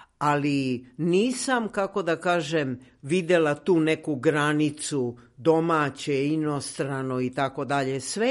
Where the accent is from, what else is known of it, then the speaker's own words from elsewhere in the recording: Belgrade, Serbia; Ja sam rođena Beograđanka.